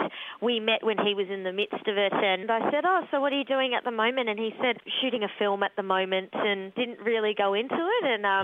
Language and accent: English; Kakadu, Northern Territory, Australia; also born or lived in Darwin; Yes, I'm a Darwin girl. I was born there. I grew up in Kakadu, and I have family on Tiwi.